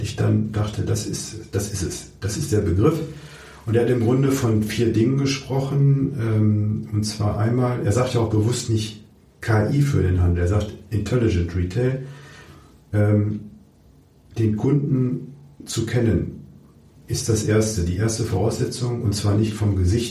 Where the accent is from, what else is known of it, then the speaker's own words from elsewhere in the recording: Osnabrück, Lower Saxony, Germany; born there; Ich bin zufällig in Osnabrück geboren, wo ich auch immer noch häufig bin